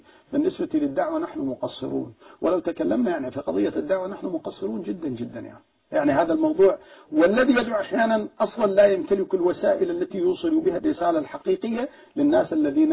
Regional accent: Syria; نحن عندنا في سوريا تنتهك حرمات الله سبحانه وتعالى في كل يوم

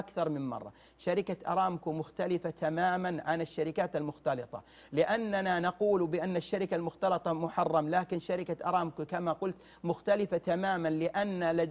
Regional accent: Saudi Arabia; وهو ما يوجد عندنا في المملكة العربية السعودية والحمد لله

